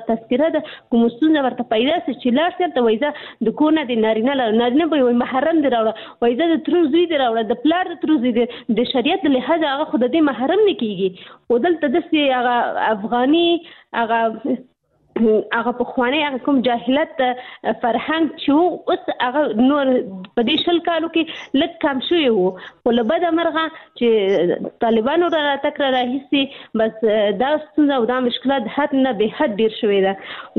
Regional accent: Pakistan; زه په پاکستان کې پیدا شوې یم، هلته مې ژوند تیر کړی، تر لسنه پورې ما درس ویلي

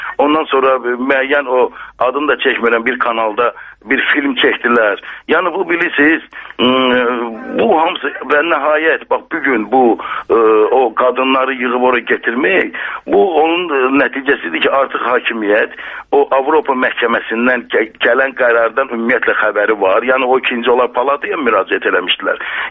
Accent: Baku, Azerbaijan; mən özüm 50-ci il. Biz əslən Bakılıyıq, bilirsiniz.

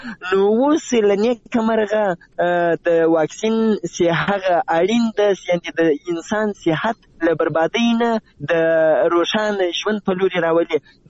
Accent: Zabul, Afghanistan; زه د زابل یم او پرون له زابل نه بل ورځ راغلم تقریبا.

